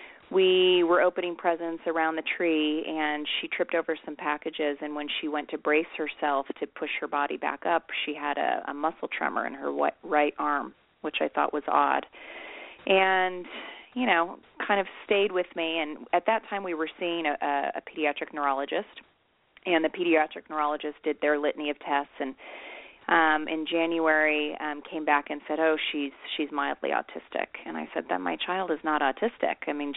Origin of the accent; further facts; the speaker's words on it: Naperville, Illinois, United States; I mean, I loved growing up in Naperville, and it holds such a big place in my heart.